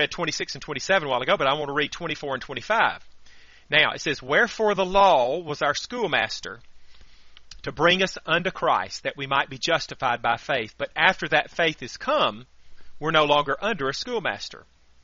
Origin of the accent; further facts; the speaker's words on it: Alabama, United States; Well, you know how us Alabamians speak.